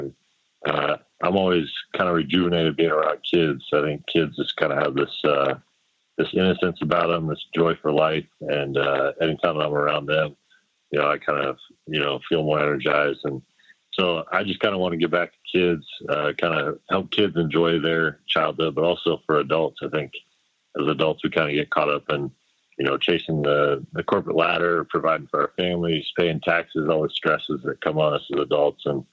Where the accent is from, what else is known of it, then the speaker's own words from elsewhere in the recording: Indiana, United States; And so I kind of did one shoe of the pair is kind of my idea of some of my memories of growing up in Indiana.